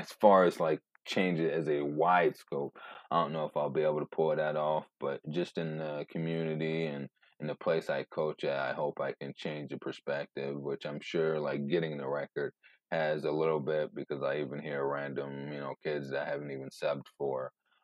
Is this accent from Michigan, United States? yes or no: yes; Three Rivers, Michigan, United States; yeah, I grew up in Three Rivers, Michigan.